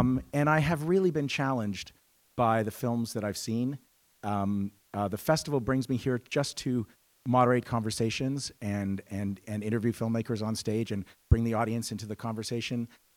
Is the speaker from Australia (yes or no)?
no; Canada; As a Canadian, it's really easy for us to be smug.